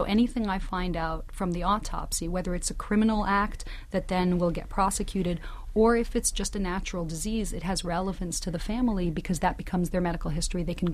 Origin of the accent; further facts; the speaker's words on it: New York, United States; also born or lived in Los Angeles; I'm originally from New York, so I grew up here